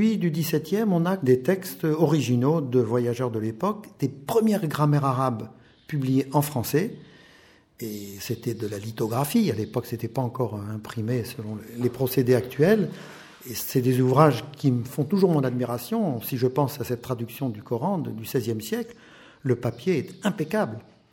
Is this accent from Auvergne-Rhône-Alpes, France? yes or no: no; Hauts-de-France, France; Je viens de la région de Lille.